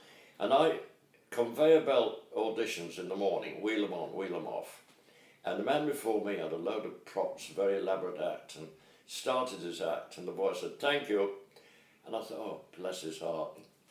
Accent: Leeds, Yorkshire and the Humber, United Kingdom; And one of my first jobs, my hometown, City Varieties Theatre, Leeds

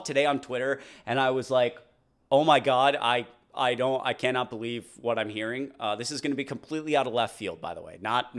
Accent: Georgia, United States; obviously growing up in Georgia, we've seen other instances of this.

